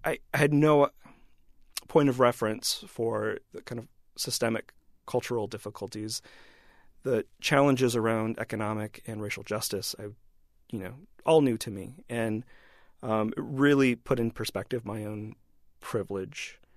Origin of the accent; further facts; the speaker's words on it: Iowa, United States; moved away as an adult; also born or lived in New York; I came from Iowa and was in New York for about 3 years by the time I took this position.